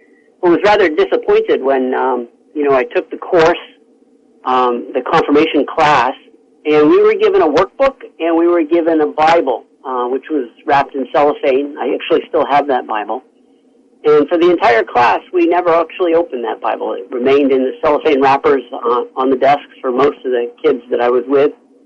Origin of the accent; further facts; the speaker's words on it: New Hampshire, United States; My family has got French-Canadian background, and I was born originally in New Hampshire and went to school there.